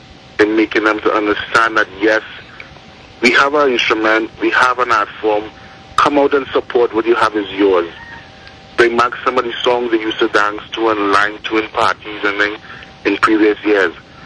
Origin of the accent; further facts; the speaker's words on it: Tobago, Trinidad & Tobago; now in Trinidad, Trinidad & Tobago; I'm from Tobago, but I'm now residing in Trinidad for the past 10, 12 years.